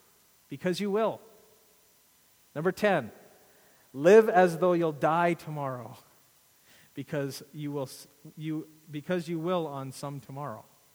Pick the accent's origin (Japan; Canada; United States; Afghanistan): Canada; I enjoy being a Canadian. I had a chance to go back to India where my parents were from, and I thought, thank you, Lord, that I'm a Canadian.